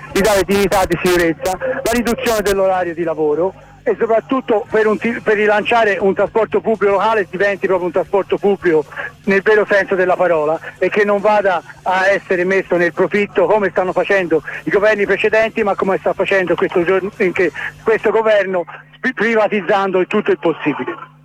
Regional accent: Florence, Tuscany, Italy; come è successo da noi in Toscana, io sono di Firenze, sono in Toscana

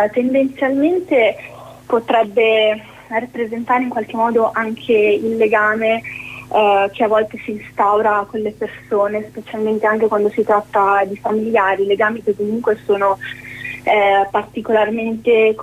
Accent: Transylvania, Romania; con le mie origini, con la mia terra d'origine, che appunto, come hai detto tu prima, è la Transilvania

